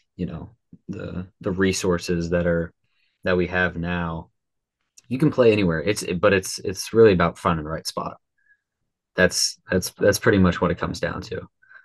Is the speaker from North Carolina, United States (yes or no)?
no; Roswell, Georgia, United States; I mean, I'm from Roswell, Georgia. It's dude, we're spoiled with where we're from.